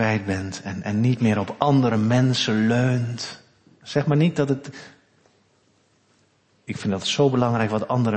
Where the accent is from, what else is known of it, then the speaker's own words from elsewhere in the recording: Gelderland, Netherlands; Ik kom zelf van de Veluwe, daar gebruiken we wat minder woorden.